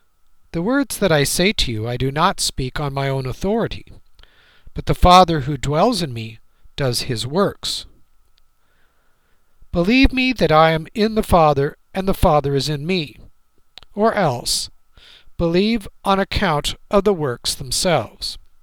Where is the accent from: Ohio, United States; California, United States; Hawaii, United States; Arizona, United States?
California, United States; San Jose; Most of you know that I was raised in San Jose, which is not far from San Mateo.